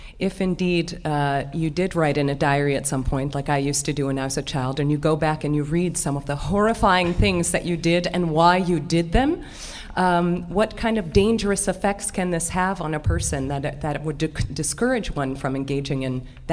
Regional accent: Rochester, New York, United States; from Rochester, New York.

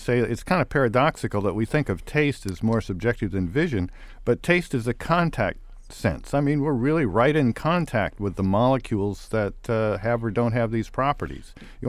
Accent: United Kingdom; As a Brit, I suppose it's just an excuse to drink more wine.

